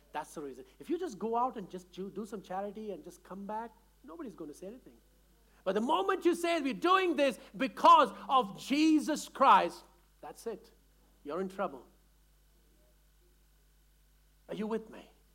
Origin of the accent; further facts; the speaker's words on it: India; I'm talking about because I come from India.